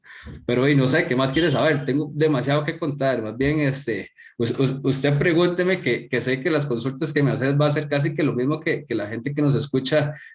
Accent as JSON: {"language": "Spanish", "region": "Heredia", "country": "Costa Rica", "said": "yo soy de Heredia, soy del centro, digamos, del país, de la ciudad, digamos que un citadino más."}